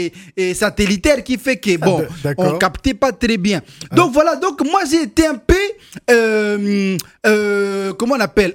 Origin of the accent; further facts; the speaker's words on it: Kinshasa, DR Congo; Non, parce que moi je suis de Kinshasa